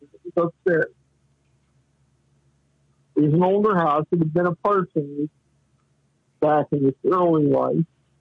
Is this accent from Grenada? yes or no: no; Muncie, Indiana, United States; my hometown of Muncie, Indiana, had two newspapers.